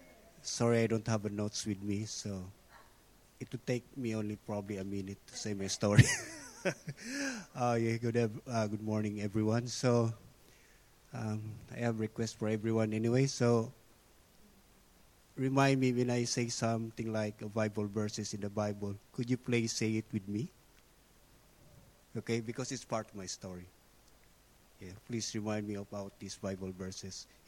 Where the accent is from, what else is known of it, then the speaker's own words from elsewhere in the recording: Philippines; now in Australia; So I came from the Philippines. So we moved here in Australia in year 2008. So when I was in the Philippines, I grew up like a religious boy